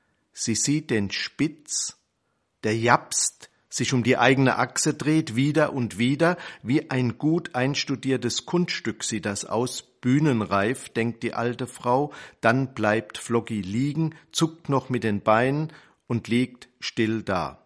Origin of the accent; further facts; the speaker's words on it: Dirmstein, Rhineland-Palatinate, Germany; Ich komme aus der Region. Dirmstein, Worms ist in der Nähe.